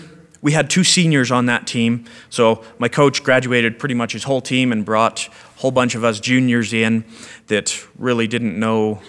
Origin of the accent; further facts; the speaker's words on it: Canada; I grew up in Canada. I grew up on a farm outside a very small town, and being in a small town, I went to a really small school.